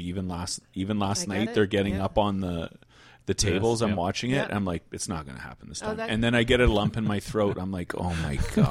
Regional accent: Stoney Creek, Ontario, Canada; No. We are from Lower Stony Creek, dude. We're not from the upper

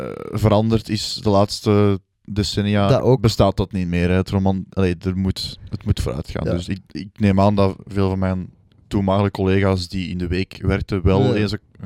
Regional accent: Flanders, Belgium; Waarom hebben wij als Vlamingen zo'n fascinatie met het gebroken gezin?

